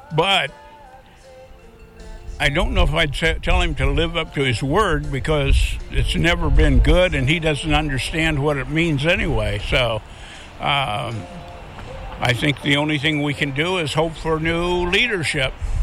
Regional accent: United States; born or raised there

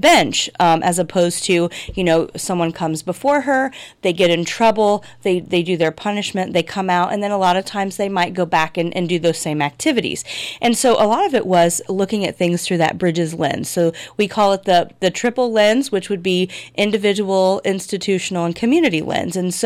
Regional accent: Marion, Ohio, United States; So, well, I'm born and raised in Marion, Ohio. Okay. Lived here my whole life other than when I went away to college for a little while at the University of Toledo.

